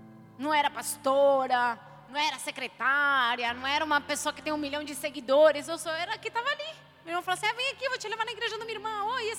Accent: Argentina; accent: Argentine; Portuguese is a second language; eu sou argentina e eu tô aqui falando. E errei várias palavras. E cada vez que eu falo uma palavra errada, eu penso assim, ai meu Deus, alguém tá rindo porque eu tenho sotaque

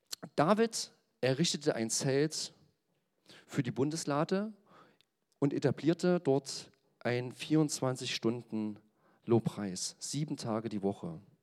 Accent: Germany; weil einfach da hängen wir vielleicht mal ein bisschen hinterher als Deutsche

